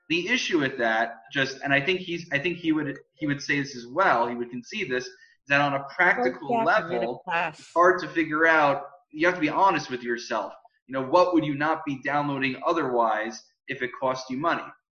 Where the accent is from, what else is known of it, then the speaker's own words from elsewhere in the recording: New York, United States; I'm from New York, so I used to take the subway.